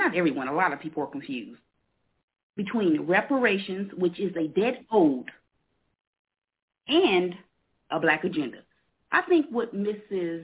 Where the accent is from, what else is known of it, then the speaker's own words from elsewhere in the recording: Kansas City, Missouri, United States; I'm from Kansas City, Missouri. My lineage is here.